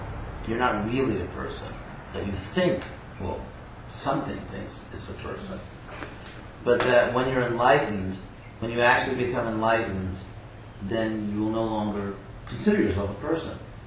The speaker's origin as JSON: {"language": "English", "region": "Western United States", "country": "United States", "said": "I'm from the Western United States"}